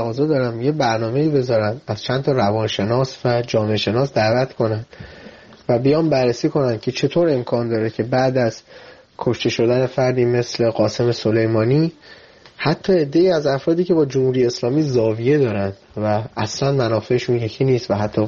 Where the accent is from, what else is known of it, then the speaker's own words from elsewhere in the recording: Iran; خیلی دوست دارم واقعا به عنوان یک ایرانی برای من جای سوال داره